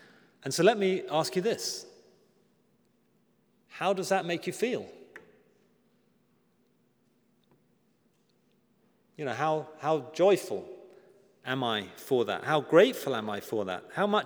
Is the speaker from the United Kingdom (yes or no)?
yes; United Kingdom; You know me, I'm a Brit and love to go back a few centuries.